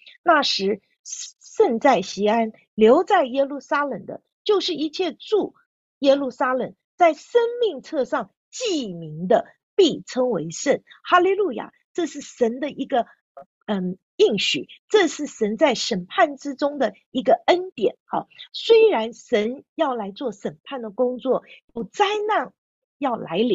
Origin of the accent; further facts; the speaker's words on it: Taiwan; 我是从台湾来的，我们从台湾来的弟兄姐妹要来关心台湾